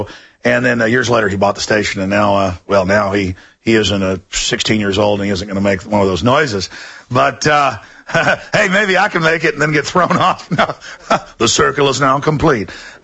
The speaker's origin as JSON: {"language": "English", "town": "Dallas", "region": "Texas", "country": "United States", "tie": "born or raised there", "said": "I mean, I grew up in Dallas. Now I go back to Dallas and I'm like, ugh"}